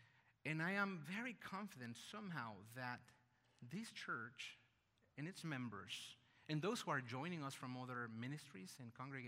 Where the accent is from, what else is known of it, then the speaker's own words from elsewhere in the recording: Guatemala; I was born and raised in Guatemala. And my country is very small, as you probably know, and we Guatemalans take such pride in very small things and silly things.